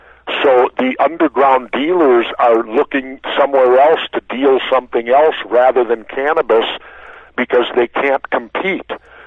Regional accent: Minneapolis, Minnesota, United States; Hey, when I grew up in South Minneapolis, my mom, who was a nurse, every summer we had a garden right in the heart of the city

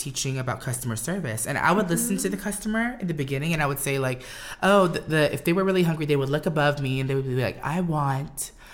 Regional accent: Philippines; my mom instilled, you know, being Filipino and being, you know, she was like, get a diploma, get something so you have something to your name.

